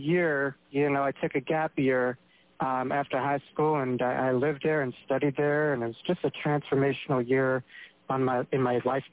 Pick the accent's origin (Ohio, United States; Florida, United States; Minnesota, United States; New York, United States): New York, United States; Not like New York, but in New York. I was raised in Long Island.